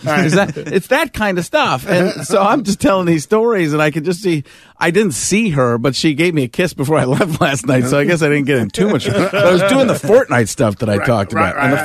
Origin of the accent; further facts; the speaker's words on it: Chicago, Illinois, United States; born there; I was born in Chicago area.